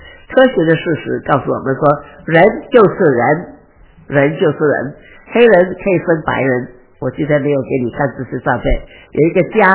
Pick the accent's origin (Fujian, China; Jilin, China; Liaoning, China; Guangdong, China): Fujian, China; Xiamen; 以前我小的时候在鼓浪屿呢，有一位呢，人家是外面偷偷说他是一个。